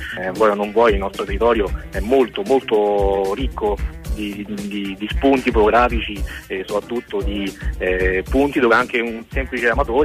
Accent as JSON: {"language": "Italian", "town": "Latina", "region": "Lazio", "country": "Italy", "said": "anche che comunque sono di Latina, mi faccio questa passeggiata a San Felice."}